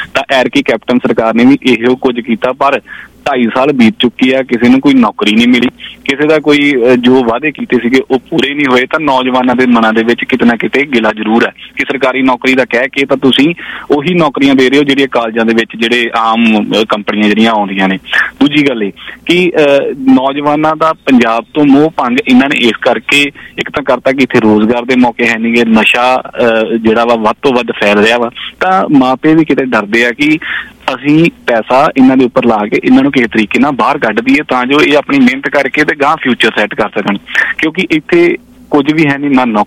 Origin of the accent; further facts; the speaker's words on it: Punjab, India; ਮੈਂ ਤਰਨ ਤਾਰਨ ਦੇ ਬਿਲਕੁਲ ਨਾਲ ਲੱਗਦੇ ਪਿੰਡ ਉੱਥੋਂ ਦਾ ਹੀ ਰਹਿਣ ਵਾਲਾ ਆ